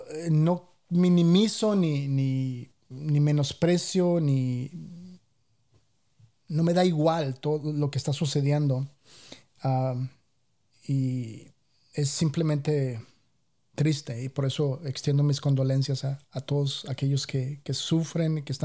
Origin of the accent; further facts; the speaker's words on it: Mexico; como mexicano sí da un poco de vergüenza de tener que ser honesto en cuanto a las cosas.